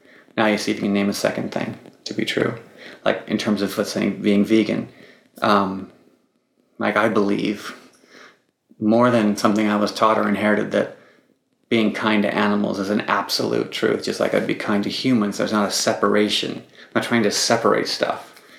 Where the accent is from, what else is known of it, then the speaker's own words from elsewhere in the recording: United States; I was born and raised in America, typical American diet. Fundamentally normal American upbringing.